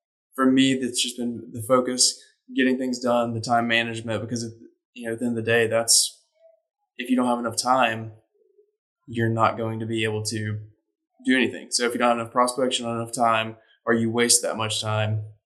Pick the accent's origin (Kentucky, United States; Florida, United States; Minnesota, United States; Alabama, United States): Alabama, United States; Tuscaloosa; I've lost connection with him because I'm from Tuscaloosa